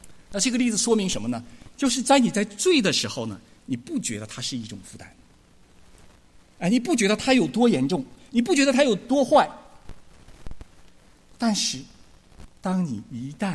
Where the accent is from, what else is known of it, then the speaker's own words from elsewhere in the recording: China; 我们从大陆来的，撒个谎有个歪念头，这算啥？